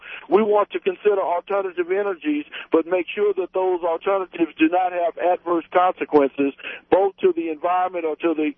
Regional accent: Louisiana, United States; I'm from Louisiana, and we're seeing more ethanol plants being built in Louisiana because of the sugarcane availability

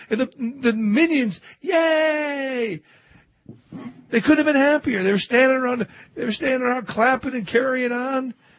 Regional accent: Ohio, United States; And I look at Ohio, my home state.

